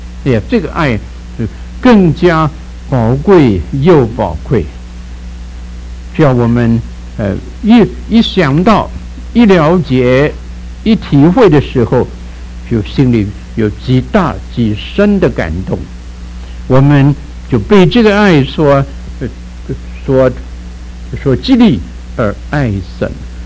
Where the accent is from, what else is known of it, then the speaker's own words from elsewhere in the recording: China; 我们中国人用这四个字来形容非常的恰当